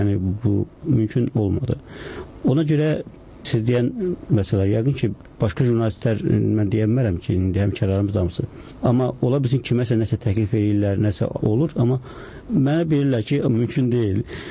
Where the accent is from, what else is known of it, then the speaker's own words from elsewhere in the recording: Yukhari Seyidahmadli, Fuzuli District, Azerbaijan; born there; Yuxarı Seydəməti kəndində.